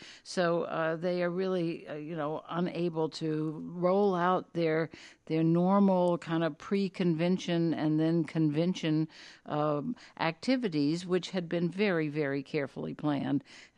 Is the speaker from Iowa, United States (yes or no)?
no; New Orleans, Louisiana, United States; a storm that looks at the moment like it's about to hit my hometown of New Orleans again.